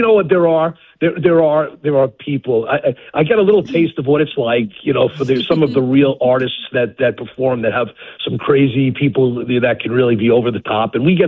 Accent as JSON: {"language": "English", "region": "New York", "country": "United States", "said": "I am from New York, so I have a little bit of the same accent that he has."}